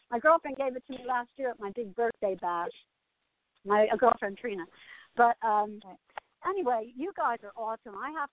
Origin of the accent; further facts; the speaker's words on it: Asbury Park, New Jersey, United States; I'm from Asbury Park